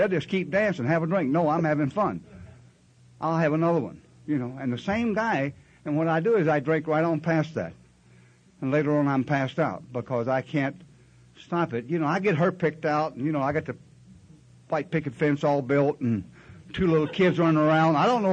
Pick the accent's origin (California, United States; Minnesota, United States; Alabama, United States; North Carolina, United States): North Carolina, United States; I'm from North Carolina.